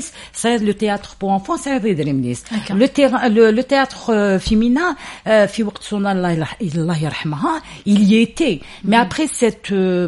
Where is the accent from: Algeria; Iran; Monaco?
Algeria; Algiers, Algiers Province; je suis née à Alger, j'ai grandi à Alger. N'hadar taqbaylit goukham